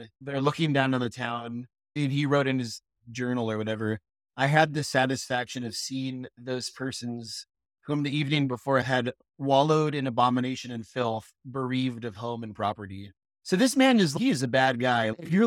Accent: California, United States; I don't know where that is. And I'm from California.

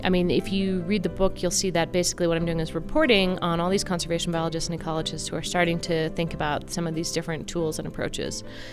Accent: Seattle, Washington, United States; Well, I grew up in Seattle

